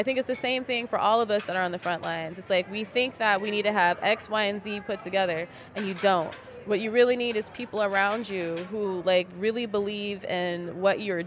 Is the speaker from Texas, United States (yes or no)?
yes; Texas, United States; now in Seattle, United States; both Latanya and I are not from Seattle. And I'm from Texas.